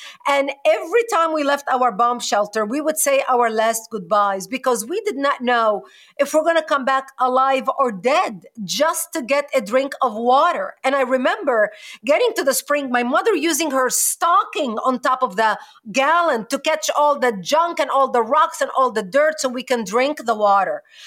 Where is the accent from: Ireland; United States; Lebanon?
Lebanon; I was born and raised in Lebanon in an idyllic childhood to parents who were married for a long time.